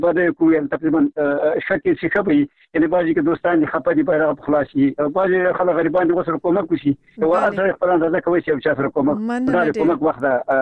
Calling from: Baghlan, Afghanistan; هم بغلان نه زنګ ورکوري

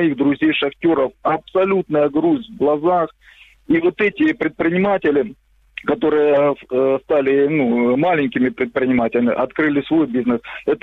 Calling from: Kramatorsk, Donetsk Oblast, Ukraine; Добрый вечер. … Краматорск.

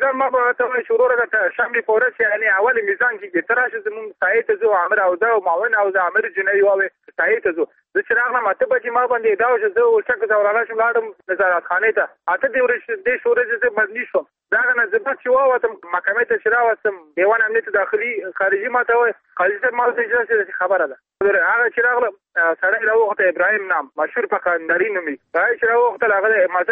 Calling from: Balkh, Afghanistan; زه د بلخ ولایت اوسیدونکی یم.

